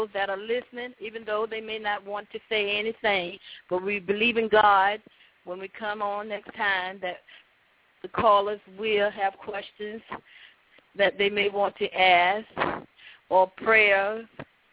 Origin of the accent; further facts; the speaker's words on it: South Carolina, United States; I'm from South Carolina, but I'm kind of between South Carolina, North Carolina, Georgia.